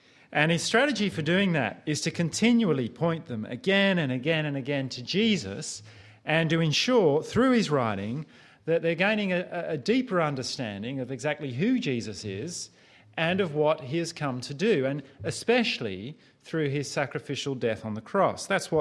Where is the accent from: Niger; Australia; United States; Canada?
Australia; Growing up in Australia, I unconsciously picked up a phrase which asks, how are you travelling?